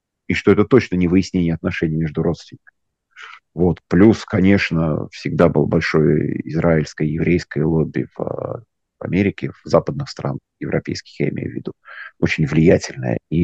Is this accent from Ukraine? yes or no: yes; Kyiv, Ukraine; first language ru; я не русский, я из Киева, я говорю по-русски, да, вот русский даже мой родной язык, но я украинец, я из Украины.